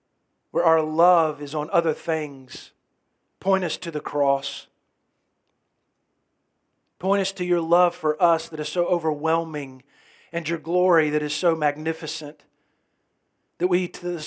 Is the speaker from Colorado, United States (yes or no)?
no; Florida, United States; now in Texas, United States; I grew up there in Florida, and I had relatives in Atlanta as well as a place called Ludowice, Georgia